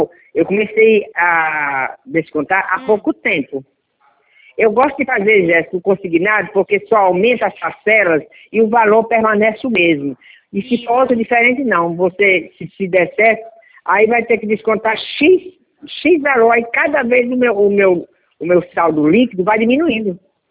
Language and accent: Portuguese; João Pessoa, Paraíba, Brazil; now in Mossoró, Brazil; Eu estou em Mossoró, no Rio Grande do Norte, mas eu sou paraibana.